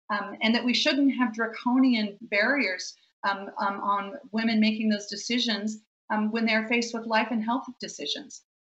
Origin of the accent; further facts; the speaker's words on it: Minnesota, United States; but also, like, for example, in my home state of Minnesota